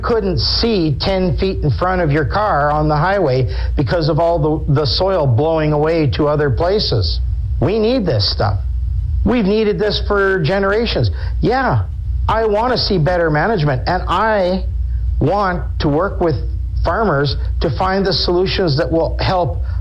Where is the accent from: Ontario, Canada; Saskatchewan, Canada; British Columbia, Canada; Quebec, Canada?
Saskatchewan, Canada; Weyburn; I grew up in Weyburn. I've seen the spring floods cover the fields with water.